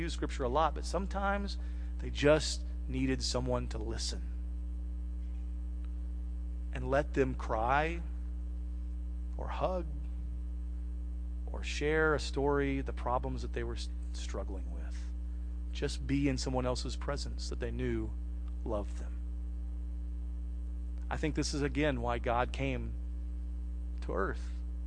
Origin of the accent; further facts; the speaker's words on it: Texas, United States; And I said, no, I'm from Texas.